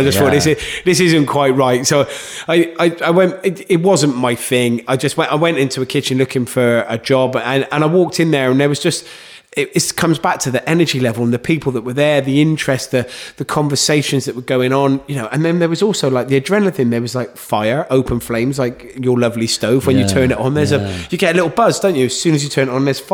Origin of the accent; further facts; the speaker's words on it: Gloucester, South West England, United Kingdom; Gloucester. I'm from Gloucester, right, so okay. I went to a youth theatre in Cheltenham